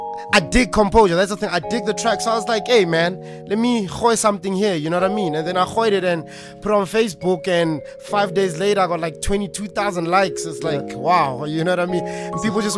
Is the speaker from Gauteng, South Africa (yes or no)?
yes; Tembisa, Gauteng, South Africa; also born or lived in Soweto; is a guy from, I was born in Soweto, grew up in Tembisa. I live in Natchrena now.